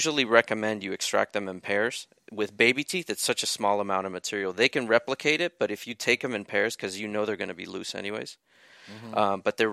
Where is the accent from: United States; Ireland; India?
United States; San Juan Capistrano, California; now in Big Bear, United States; No, I grew up in South Orange County. Yeah. I was in San Juan Capistrano.